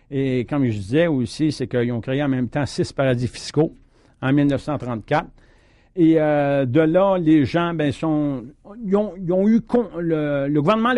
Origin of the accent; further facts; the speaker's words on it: Cowansville, Quebec, Canada; born there; je suis né à Cowansville, je suis d'une famille de 14 enfants, je suis le troisième de la famille, je suis un bricteur-maçon de métier, j'ai une huitième année